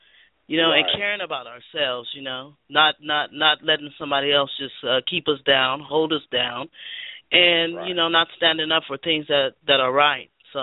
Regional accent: Fresno, California, United States; I'm from Fresno. California.

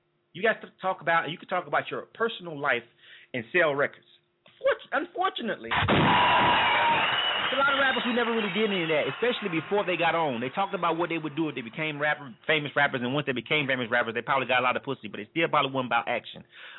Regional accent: the South, United States; I'm from the South, I live in the South, I live in Atlanta

